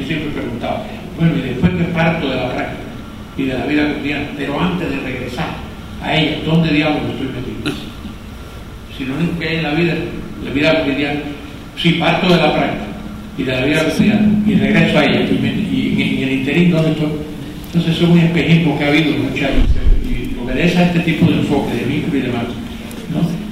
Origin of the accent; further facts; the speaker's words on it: Cuba; y si alguien lo sabemos nosotros somos los cubanos, ¿no?